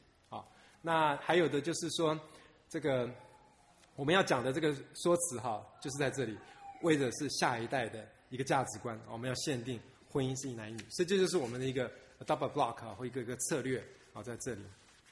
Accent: China; 我觉得哎，我们中国人实在是明光照耀哈

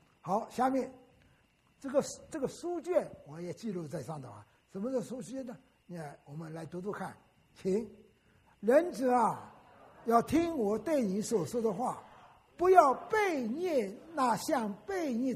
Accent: Wenzhou, Zhejiang, China; 我出生在温州，我也说过，我小学毕业以后，在6000人考我们省中，当时浙江省在温州6县只有一个省中

